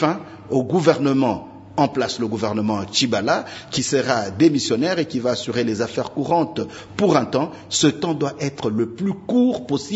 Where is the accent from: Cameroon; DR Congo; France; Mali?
DR Congo; Nous devons prendre conscience en tant que Congolais